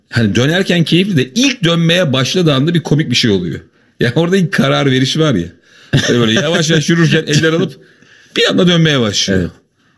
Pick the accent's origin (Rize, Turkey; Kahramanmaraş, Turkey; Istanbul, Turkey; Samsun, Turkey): Kahramanmaraş, Turkey; Ben kendim Kahramanmaraşlıyım ama eşim de Maraşlı.